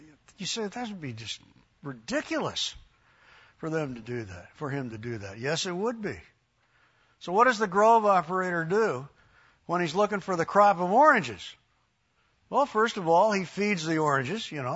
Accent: California, United States; Judy and I grew up in Southern California. I think I've even mentioned this just sitting in a class in here. Grew up in Southern California, amidst thousands of acres of orange trees.

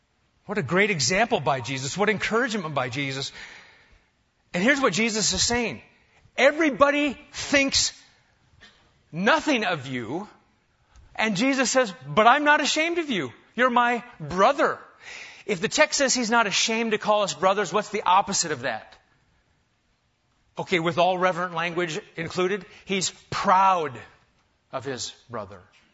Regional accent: Nebraska, United States; Now, when I was a kid growing up in Nebraska, we did all kinds of crazy things.

